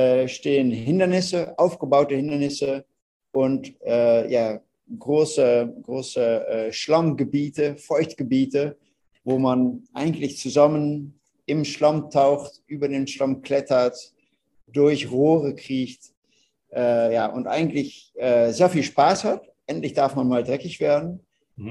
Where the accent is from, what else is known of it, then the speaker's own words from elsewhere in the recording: Netherlands; German is a second language; ihr hört, ich bin ein Holländer. Ich rede wie ein Bundesliga-Fußballspieler aus Holland